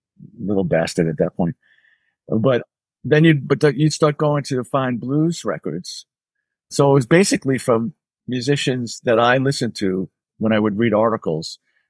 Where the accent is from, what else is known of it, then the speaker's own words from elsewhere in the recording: Bronx, New York, United States; And then we moved from the Bronx. I grew up in the Bronx. We moved to Queens.